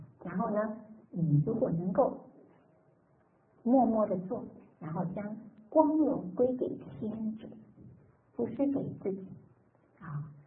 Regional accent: China; 我们中国人，我常常在这里说，我们中国人可以做很好的见证

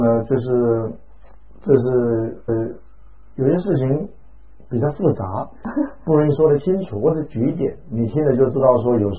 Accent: Taiwan; 我说我是台湾来的，但是我确实不知道今天什么日子

